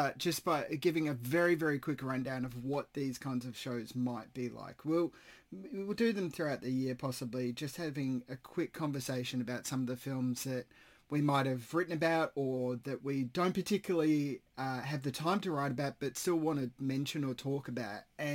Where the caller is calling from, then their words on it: Perth, Western Australia, Australia; I'm coming from Boorloo, Western Australia, which is Noongar country.